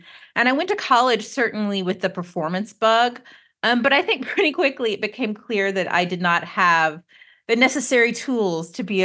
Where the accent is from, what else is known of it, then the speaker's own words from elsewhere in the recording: Athens, Georgia, United States; And I'm originally from Athens, Georgia, and I did my MFA in playwriting at the University of Georgia.